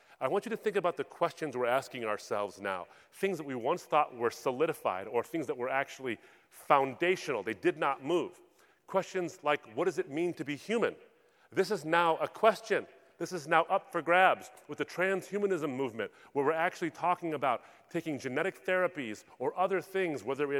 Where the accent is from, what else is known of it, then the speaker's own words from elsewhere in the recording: Michigan, United States; Now, I'm from the Great Lakes State. The largest freshwater lakes in the world surround my state.